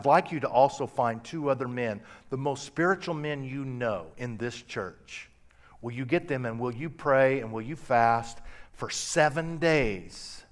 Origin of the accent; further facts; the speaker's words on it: Midwest, United States; now in Fresno, United States; I said, where and what is a Fresno? I was from the Midwest.